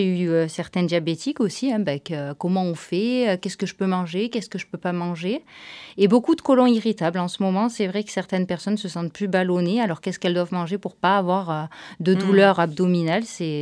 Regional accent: Aubagne, Provence-Alpes-Côte d'Azur, France; born there; je suis née à Aubagne, je suis aubagnaise. Après, j'ai vécu dans la région Provence-Alpes-Côte d'Azur. Et là maintenant, on est dans le 86 depuis même pas 6 mois.

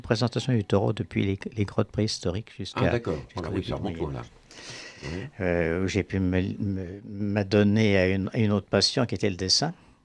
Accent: Poitiers, Nouvelle-Aquitaine, France; J'allais dans l'atelier d'écriture à Poitiers, parce que je suis de Poitiers

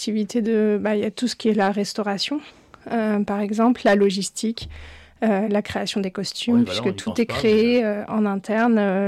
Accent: Nouvelle-Aquitaine, France; Moi, je suis du Creux, donc connais Angle-sur-Anglin.

